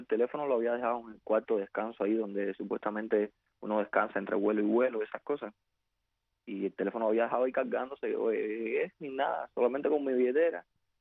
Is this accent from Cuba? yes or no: yes; Cuba; yo soy cubano